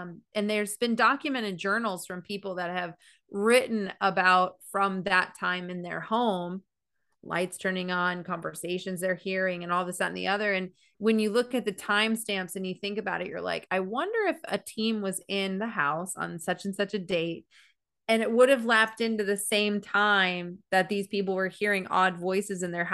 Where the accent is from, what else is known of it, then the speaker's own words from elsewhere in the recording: Tucson, Arizona, United States; born there; And look, I love out west because I was born in Tucson, Arizona.